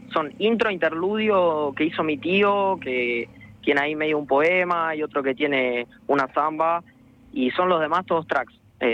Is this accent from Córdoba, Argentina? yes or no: no; Los Hornos, Buenos Aires Province, Argentina; Sí, yo me crié en Los Hornos.